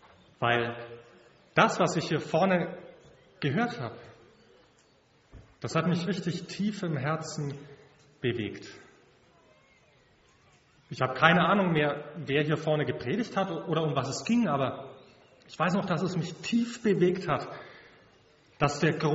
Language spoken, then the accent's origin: German; Bavaria, Germany; Ich komme aus Mittelfranken